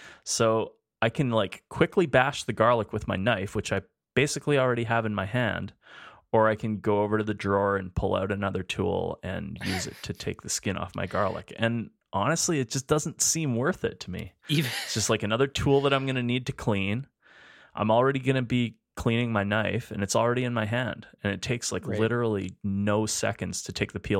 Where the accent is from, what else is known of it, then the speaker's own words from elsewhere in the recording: Edmonton, Alberta, Canada; We're two chefs from Edmonton, Alberta, Canada. We love food, and we love to talk about it.